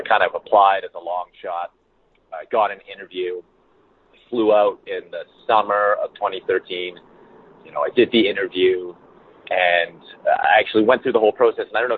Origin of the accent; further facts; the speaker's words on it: Alberta, Canada; also born or lived in Vancouver; I'm a Western kid. So I grew up in Alberta and I lived in Vancouver. So I wasn't used to the humidity